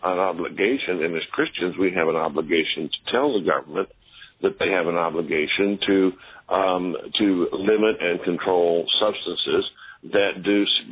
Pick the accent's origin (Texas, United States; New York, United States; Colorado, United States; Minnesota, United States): Texas, United States; Houston; the church I grew up in Houston, Texas, we had one divorce lady in the church.